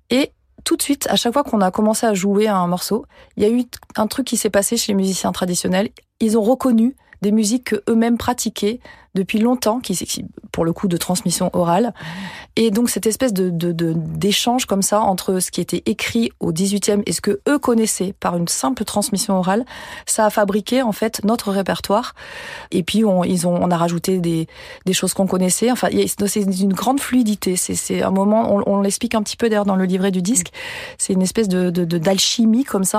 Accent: France; Moi, je suis française mais d'une culture anglophone par mon mariage, on va dire.

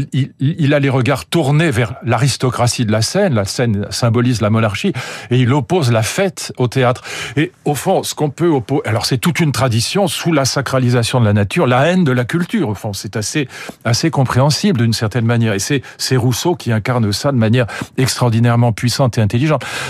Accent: Fontenay-Saint-Père, Île-de-France, France; J'ai passé toute mon enfance dans à Fontenay-Saint-Père-Sénéoise. Bon, c'était le Moyen-Âge à l'époque.

